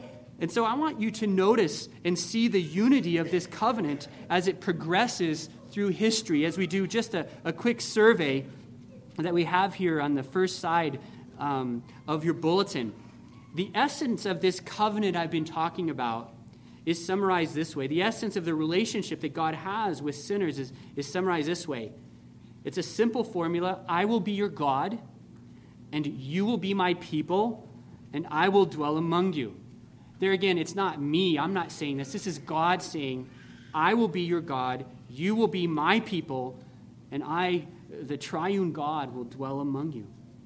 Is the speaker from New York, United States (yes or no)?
no; Oklahoma, United States; also born or lived in Arkansas, United States / Texas, United States; where I grew up in Oklahoma and Arkansas and Texas, there are lots of oak trees.